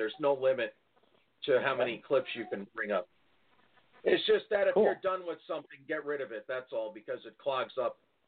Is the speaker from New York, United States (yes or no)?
yes; New York, United States; now in Las Vegas, United States; Because I just know that I'm originally a New Yorker, and I couldn't afford to live there.